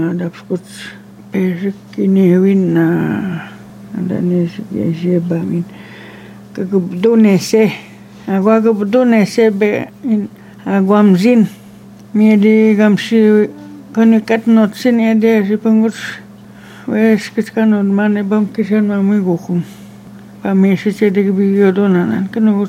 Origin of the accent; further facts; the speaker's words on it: Rapid Lake, Quebec, Canada; I'm from Rapid Lake, also known as Taganik. And we are known as Algonquins of Barry Lake and the people.